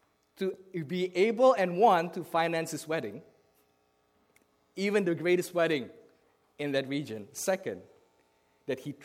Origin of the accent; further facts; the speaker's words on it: Jakarta, Indonesia; I came from Jakarta, Indonesia. And I would study in Australia for 8 years.